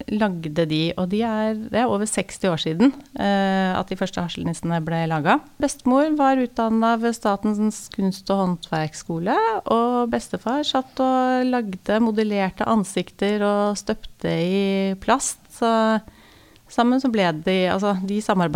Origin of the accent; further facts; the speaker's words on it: Askim, Østfold, Norway; Jeg vokste opp på Tårnerud, hvor det var veldig mye unger på samme alder. Masse venner, masse lek ute.